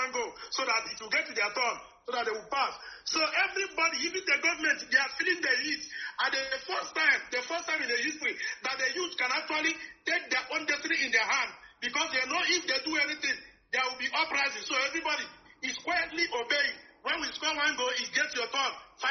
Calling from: Lagos, Nigeria; I'm calling from Lagos right away.

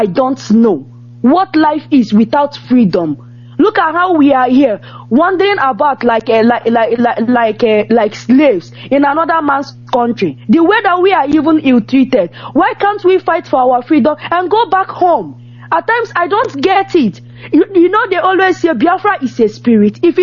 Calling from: Israel; I'm calling from Israel.

